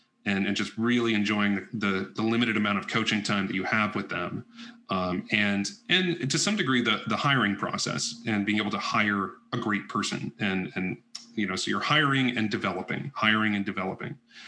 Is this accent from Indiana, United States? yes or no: yes; Indiana, United States; You know, like, I'm from Indiana, man.